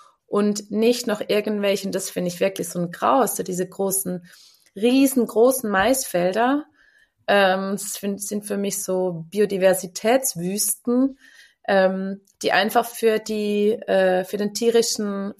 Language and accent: German; Switzerland; ich komme ja aus der Schweiz und wohne auch hier